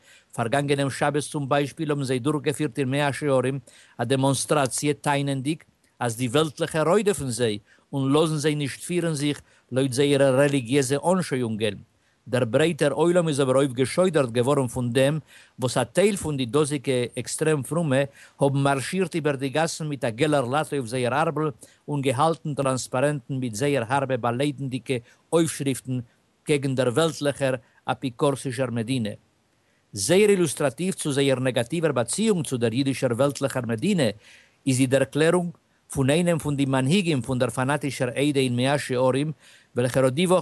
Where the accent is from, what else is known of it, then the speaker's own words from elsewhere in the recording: Israel; Bei uns in Israel in die 60er und 70er Jahren ist gegangen verkehrt